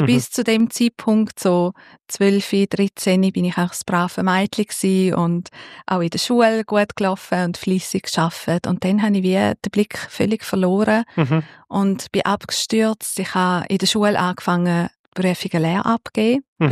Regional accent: Graubünden, Switzerland; Also aufgewachsen bin ich wirklich als Bauernmädchen in den Bündner Bergen.

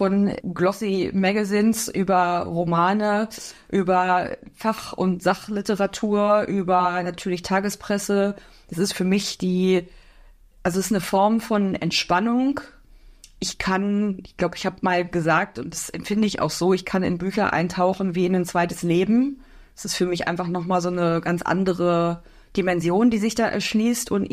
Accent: Berlin, Germany; born there; gebürtige Berlinerin, sitze deswegen sehr gerne hier und gucke in den Berliner Himmel, wohne schon seit langer Zeit im Rheinland.

